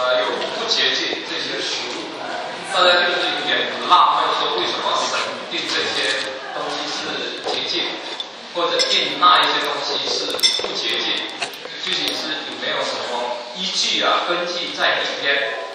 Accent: China; 即使现在我们中国人当中也没有人愿意去吃那些东西。

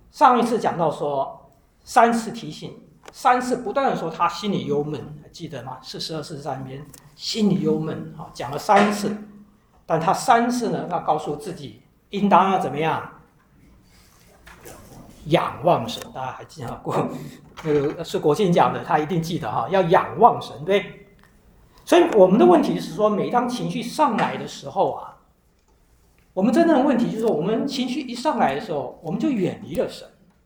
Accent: China; now in United States; 像我们以前我们中国人，在这边亚裔，现在叫亚裔了，以前就是叫东方人。

